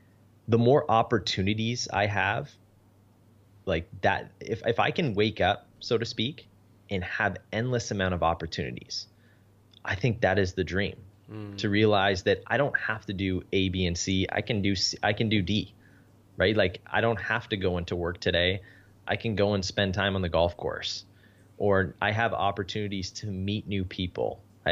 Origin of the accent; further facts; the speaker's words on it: Canada; I'm Canadian